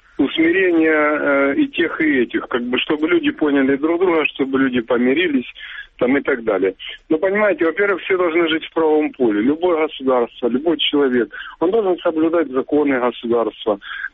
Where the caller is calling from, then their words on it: Donetsk, Donetsk Oblast, Ukraine; Добрый вечер … я из Донецка.